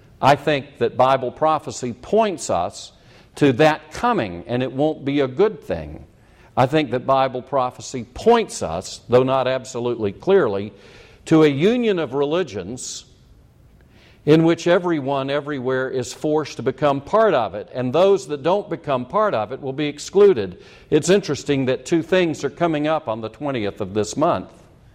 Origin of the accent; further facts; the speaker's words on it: South Carolina, United States; Having been born and raised in South Carolina in the 40s and 50s, finishing high school and finishing college in the 60s, I've seen a lot happen in my lifetime.